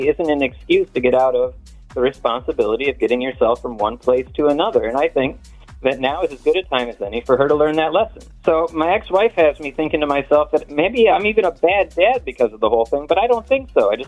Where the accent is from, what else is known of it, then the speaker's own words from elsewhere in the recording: Bel Air, United States; I'm from Bel Air.